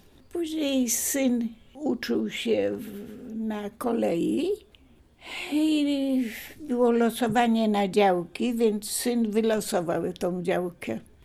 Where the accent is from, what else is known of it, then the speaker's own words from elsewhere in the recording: Zalesie Dolne, Masovian Voivodeship, Poland; also born or lived in Piaseczno; now in Poznań, Poland; Przyjechałam do Poznania z Piaseczna, spod Warszawy, Zalesie Dolne. Piaseczno było moim miastem, gdzie się urodziłam. W Zalesiu Dolnym się wychowałam, to było obok. To jest taka miejscowość jak Puszczykowo, Puszczykówko, coś w tym.